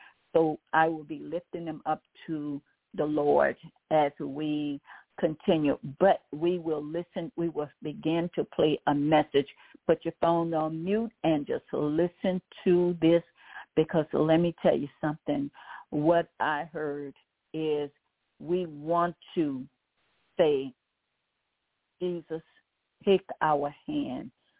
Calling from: Baton Rouge, Louisiana, United States; I'm calling from Baton Rouge, Louisiana, and I am the host.

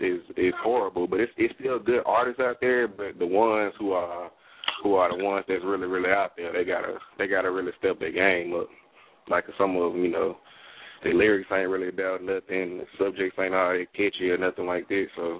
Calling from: Jackson, Tennessee, United States; I'm calling out of Jackson, Tennessee.

